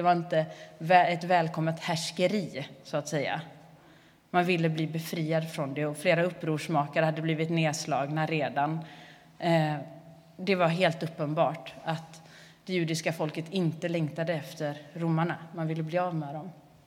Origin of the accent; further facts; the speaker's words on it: Bua, Halland County, Sweden; accent: Halland; jag är inte ifrån Fiskebäck. Jag har de halländska diftongerna. Så bua är jag born and raised, så att säga.